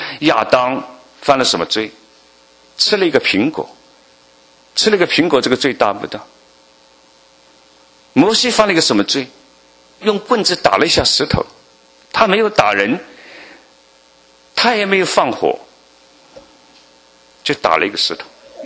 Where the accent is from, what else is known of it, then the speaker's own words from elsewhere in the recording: China; 我们中国人早就知道有十八层地狱